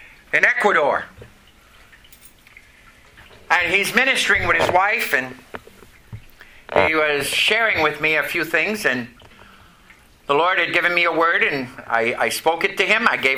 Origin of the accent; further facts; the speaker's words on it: Canada; She was from Germany, and I'm from Canada, so that tells you that we weren't native here.